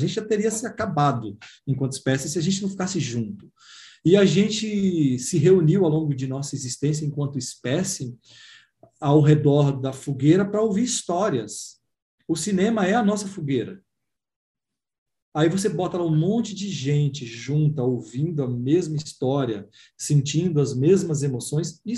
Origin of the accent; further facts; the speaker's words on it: Bahia, Brazil; now in Curitiba, Brazil; Eu sou baiano, mas moro em Curitiba